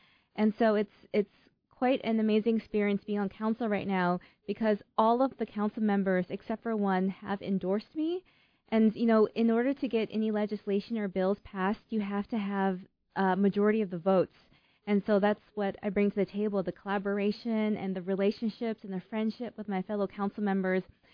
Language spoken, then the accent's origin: English; Seattle, Washington, United States; There's about 20% Asian American in Seattle, and I grew up in Seattle. I grew up in my grandparents had a restaurant, a Chinese restaurant in Wallingford, North Seattle. And then I grew up in my parents' bakery in Chinatown.